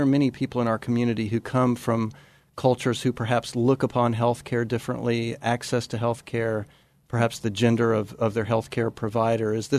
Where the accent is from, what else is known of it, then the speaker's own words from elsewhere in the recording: Tennessee, United States; I grew up in East Tennessee, which is very different from West Tennessee.